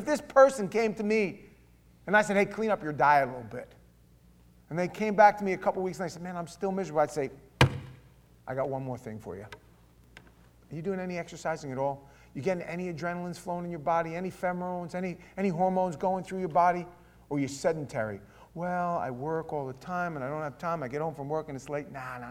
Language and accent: English; Germany; accent: German; It's my German accent.